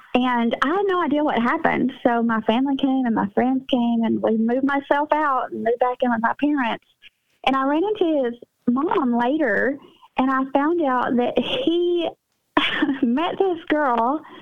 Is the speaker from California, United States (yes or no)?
no; Tennessee, United States; I'm from East Tennessee.